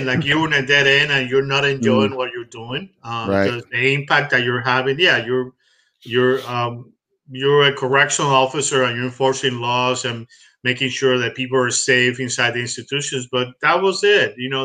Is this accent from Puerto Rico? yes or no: yes; Puerto Rico; English is a second language; also born or lived in Cuba; Well, I'm Cuban. I was born in Cuba, and I grew up in Puerto Rico. I really learned English when I was 18 years old.